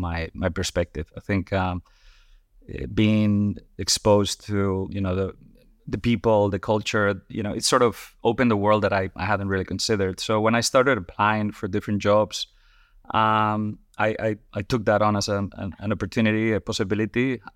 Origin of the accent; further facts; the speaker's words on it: Spain; English is a second language; Well, I'm originally from Spain.